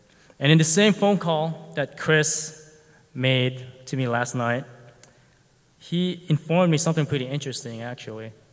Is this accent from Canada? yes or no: no; Philippines; I'm Filipino.